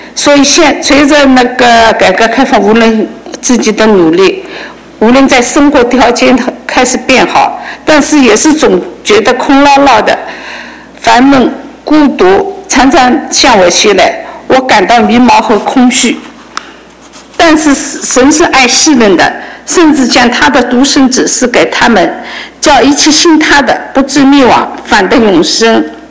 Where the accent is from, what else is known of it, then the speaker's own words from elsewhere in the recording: Wuxi, Jiangsu, China; 我来自中国江苏无锡，在我青少年时，还在念高中的时候，中国开始了文化大革命